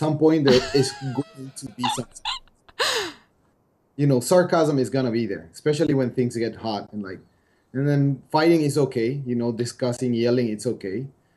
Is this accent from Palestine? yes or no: no; Paraguay; English is a second language; also born or lived in England / United States / Mexico; Yes, I grew up in Paraguay. I went to England to study English, as you can tell by my accent. And then I moved to the US to do my graduate school with you guys.